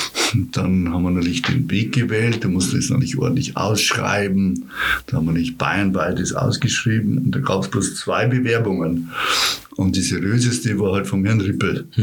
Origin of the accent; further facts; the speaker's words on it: Weiden, Bavaria, Germany; Weiden ist natürlich meine Heimat, das ist klar.